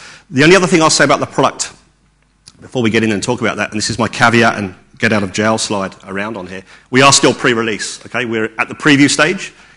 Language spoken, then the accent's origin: English; England, United Kingdom; And being an English guy, I had no idea what Palooza meant